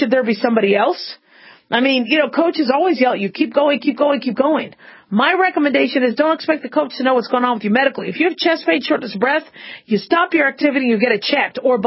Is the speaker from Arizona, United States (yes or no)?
yes; Phoenix, Arizona, United States; You know, I grew up in Phoenix. It was very hot.